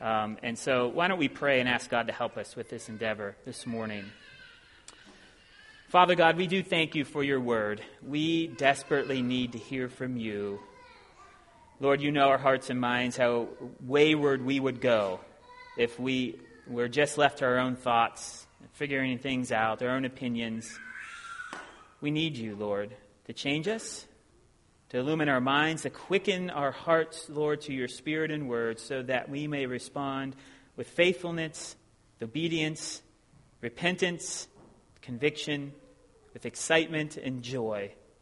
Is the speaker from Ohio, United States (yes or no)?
yes; Ohio, United States; I'm from Ohio.